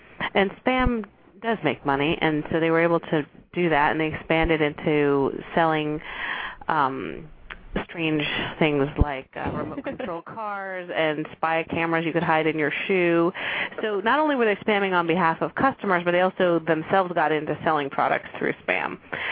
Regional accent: Silicon Valley, California, United States; where I came from, which is growing up in the Silicon Valley.

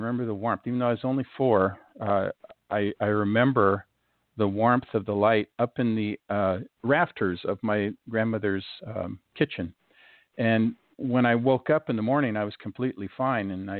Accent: Seattle, Washington, United States; So I grew up in Seattle, Washington. That's where my brother and I were born, my other brother.

